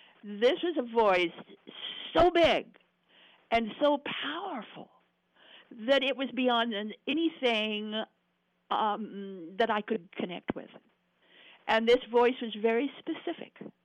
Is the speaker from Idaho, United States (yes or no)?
yes; Idaho, United States; I'm a Westerner. Yeah, you know, I come from Idaho.